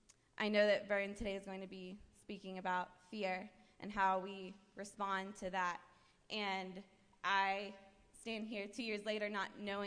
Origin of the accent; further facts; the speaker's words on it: Boone, North Carolina, United States; moved away as an adult; now in Tijuana, Mexico; I am originally from Boone, born and raised 23 years before then. I moved to Tijuana after graduating from Appalachian State University.